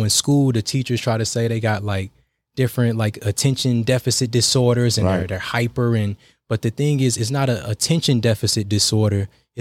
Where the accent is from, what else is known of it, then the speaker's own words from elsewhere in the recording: High Point, North Carolina, United States; So I'm from High Point, North Carolina, born and raised, you know, furniture capital of the world.